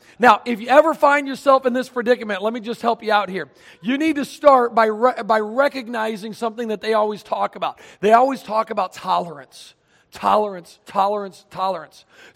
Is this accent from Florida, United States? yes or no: yes; Starke, Florida, United States; in Florida, my home state, Stark, Florida.